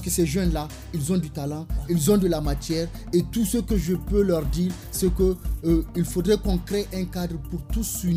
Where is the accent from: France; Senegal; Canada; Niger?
Niger; On est nigérien.